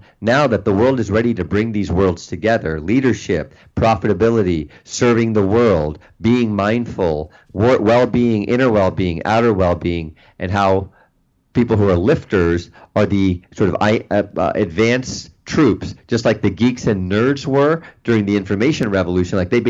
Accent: India; now in Washington, D.C., United States; from an Indian kid, moved to Washington, D.C., became an engineer, because you only have two choices as an Indian kid, right?

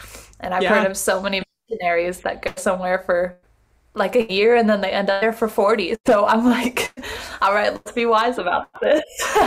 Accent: United States; And even that, I felt like, okay, this is like everyday missions, but not in my home country again. Mm-hmm. And then I came back to the States

